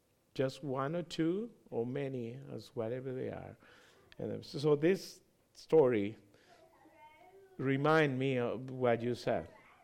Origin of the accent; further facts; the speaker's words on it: Bolivia; No, I speak Spanish. I grew up in Bolivia. I was born and raised there.